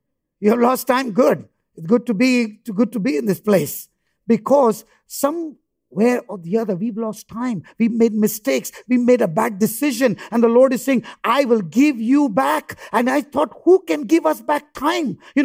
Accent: Bihar, India; we come from India. A lot of farming is done in India. And I come from a farming background in a in a state from Bihar.

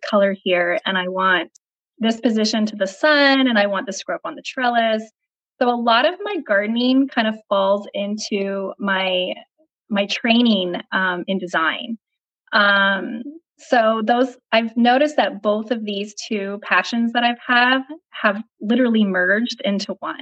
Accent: San Jose, California, United States; since I was little, I grew up in San Jose, California, and my folks had me there.

